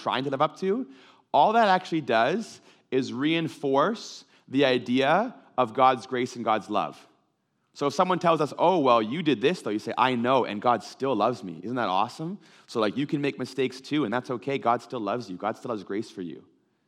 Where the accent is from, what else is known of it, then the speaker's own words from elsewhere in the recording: Ontario, Canada; also born or lived in Abbotsford; I grew up in Ontario, and when I came to school in Abbotsford